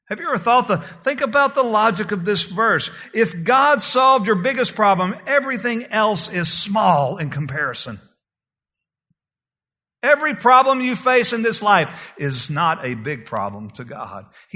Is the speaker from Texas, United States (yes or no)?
yes; Texas, United States; Y'all know I'm from East Texas. I say hogwash.